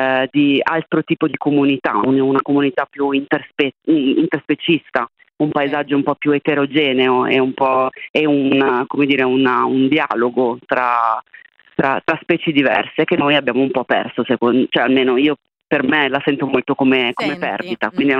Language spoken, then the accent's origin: Italian; Milan, Lombardy, Italy; io sono milanese e forse come tutti i milanesi ho sempre percepito che mancasse qualcosa nel nostro paesaggio